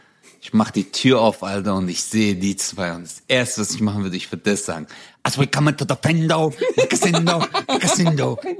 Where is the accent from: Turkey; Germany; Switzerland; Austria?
Turkey; Türkei, da wo ich herkomme, ist Texas.